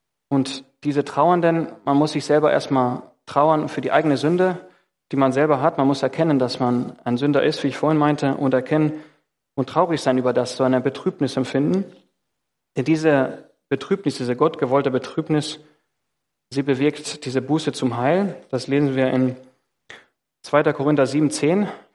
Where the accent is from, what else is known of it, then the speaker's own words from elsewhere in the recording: Greece; now in Germany; Ich komme ja aus dem Land Griechenland, da sind die Menschen eher stolz, vielleicht hier in Deutschland auch, aber in Griechenland umso mehr.